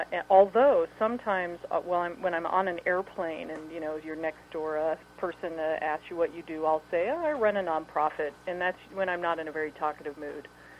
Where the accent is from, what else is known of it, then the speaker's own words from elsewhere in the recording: Denver, Colorado, United States; when I was 16 years old, growing up in Denver, Colorado, and coming out as a young lesbian in Colorado